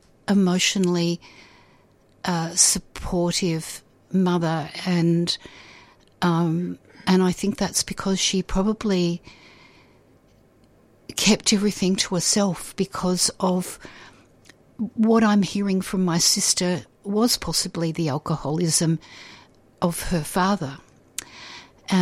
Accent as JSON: {"language": "English", "town": "Frankston", "region": "Victoria", "country": "Australia", "tie": "born or raised there", "said": "Well, I grew up in Frankston. I was born in Frankston. I went to the local primary school, and I also went to the local high school, Frankston High School. I worked my first jobs in Frankston."}